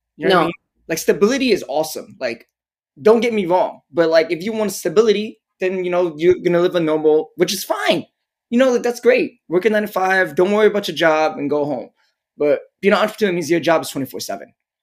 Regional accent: Brooklyn, New York, United States; I was born and raised in Bushwick. I currently live in Williamsburg. 32 years old. I'm 100% Vietnamese.

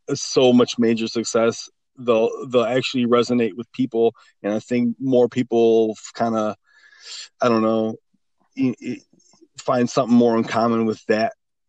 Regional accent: United States; Whatever facet in America it is, because I'm American, I don't know nothing else.

